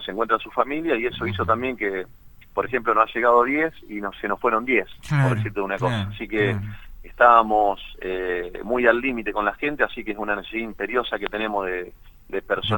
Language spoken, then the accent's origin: Spanish; Casilda, Santa Fe, Argentina; Yo soy de acá de Casilda, viví toda mi vida acá en la ciudad.